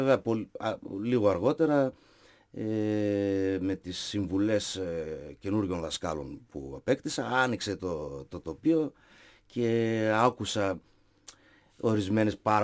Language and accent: Greek; Naousa, Central Macedonia, Greece; Γεννήθηκα στην Άουσα, κοντά σχετικά από εδώ. Βουνίσιος είμαι δηλαδή.